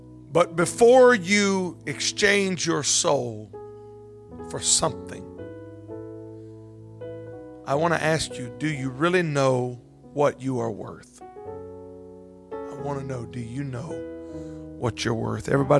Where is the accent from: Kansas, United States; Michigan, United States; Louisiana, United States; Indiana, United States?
Louisiana, United States; Baton Rouge; I'm from Baton Rouge.